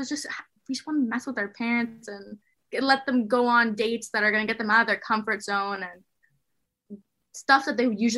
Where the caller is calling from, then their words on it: Miami, Florida, United States; We're in sunny Miami, Florida.